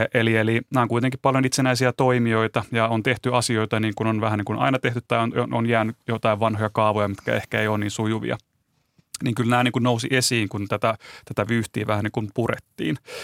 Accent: Seinäjoki, South Ostrobothnia, Finland; itse olin Seinältä kotoisin

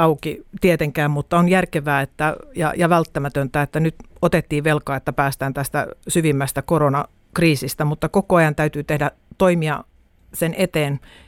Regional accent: Helsinki, Uusimaa, Finland; olen helsinkiläinen kansanedustaja

